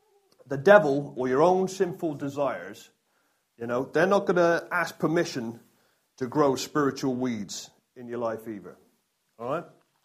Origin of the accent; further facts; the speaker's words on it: South West England, United Kingdom; I'm no gardener. Even though I come from the West Country, I'm no gardener.